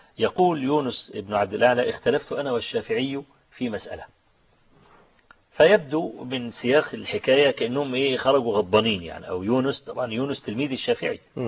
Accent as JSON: {"language": "Arabic", "country": "Egypt", "said": "وقلت له أنا جاي من مصر وفقير. أنا شاب فقير وجاي من مصر وجاي فقط لأطلب العلم عندك."}